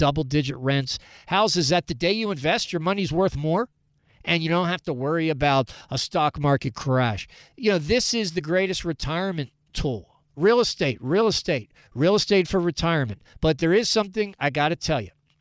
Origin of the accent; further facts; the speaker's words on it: Baltimore, Maryland, United States; And there's other guys in my hometown. I'm from Baltimore